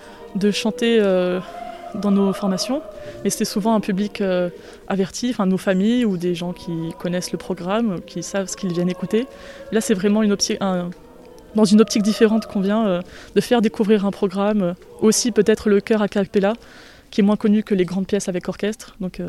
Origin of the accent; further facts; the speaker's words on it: Nouvelle-Aquitaine, France; also born or lived in Lot; Je suis née dans le Lot, mais j'ai grandi plutôt ici, entre Brive-la-Gaillarde et donc ici, au Guillaumeau, très près de Bersac. Donc oui, toute ma famille est d'ici.